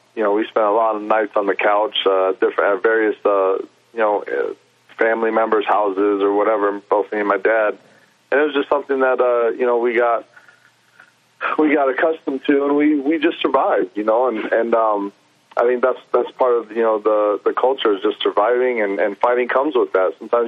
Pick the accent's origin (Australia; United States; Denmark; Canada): United States; Hawaii; Yeah, I mean, you know, growing up out there, it's a tough, people think about going out there